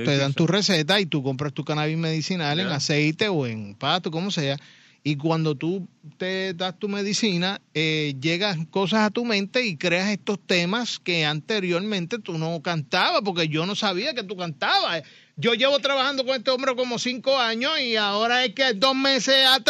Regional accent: Philadelphia, Pennsylvania, United States; Yo vengo de la ciudad de Filadelfia.

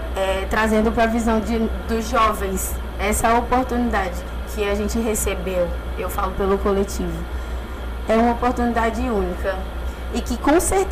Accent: Juazeiro, Bahia, Brazil; Município de Juazeiro, comunidadezinha de Campos, 35 quilômetros da cidade mesmo de Juazeiro.

